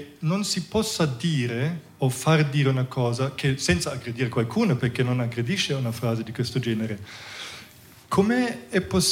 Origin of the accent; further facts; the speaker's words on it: Germany; moved away as an adult; now in Switzerland; venendo da un altro paese persino, sono cresciuto in Germania, sono venuto in Ticino a 20 anni